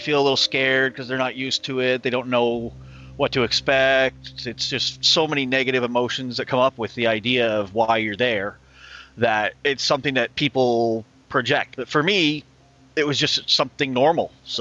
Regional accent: East Coast, United States; I was born on the East Coast to a family of undertakers. So I actually grew up inside a funeral home.

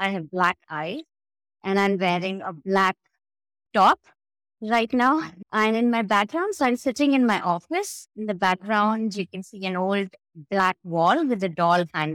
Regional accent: India; I am from India.

